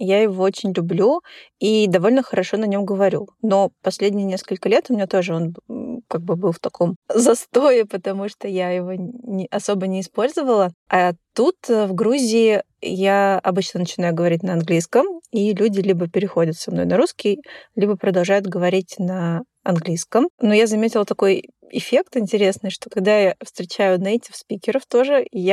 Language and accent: Russian; Russia; accent: Russian; Есть во мне русский акцент, и я хотела бы это поправить.